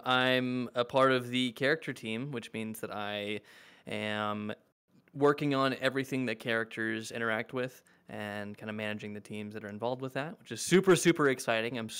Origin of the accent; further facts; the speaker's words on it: Georgia, United States; But because I was from Georgia and they were hiring locally for that role, I just got incredibly lucky.